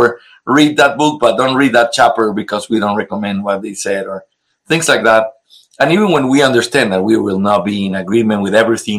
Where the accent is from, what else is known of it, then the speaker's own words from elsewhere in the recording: Ecuador; English is a second language; I'm from Ecuador.